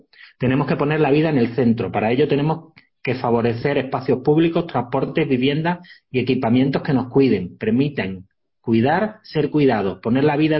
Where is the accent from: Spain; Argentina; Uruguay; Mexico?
Spain; Seville, Andalusia; Yo soy sevillano